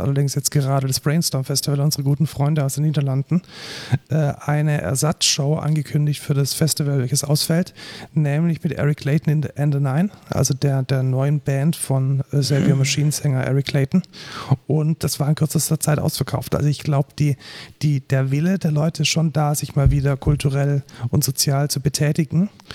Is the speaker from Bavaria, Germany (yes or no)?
yes; Bavaria, Germany; ich bin ja aus der Nähe von München